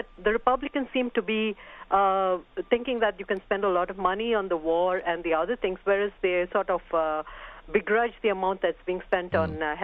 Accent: India; now in New Jersey, United States; I'm from India, actually, and I'm a healthcare provider in New Jersey.

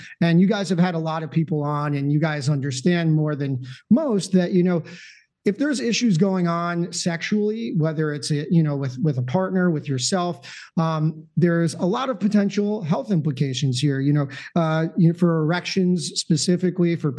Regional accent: New Jersey, United States; I grew up in North Jersey, went to undergrad at Johns Hopkins.

